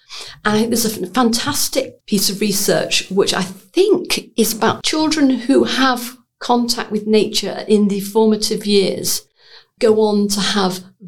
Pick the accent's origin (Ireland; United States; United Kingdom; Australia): United Kingdom; Birkenhead, North West England; I come from Birkenhead, and Birkenhead Park was the first public park built in the UK.